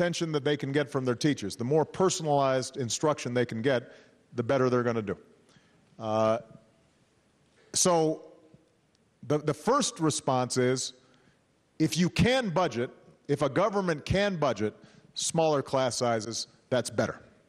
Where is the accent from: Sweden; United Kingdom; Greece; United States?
United States; Hawaii; Some of you know I grew up in Hawaii, one of the most beautiful places on earth